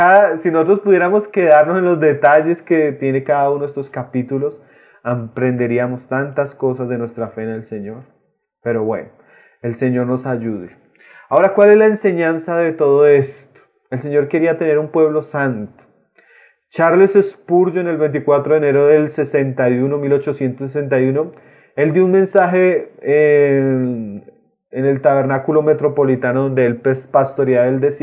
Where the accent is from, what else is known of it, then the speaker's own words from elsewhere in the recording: Santander, Colombia; Yo soy santandereana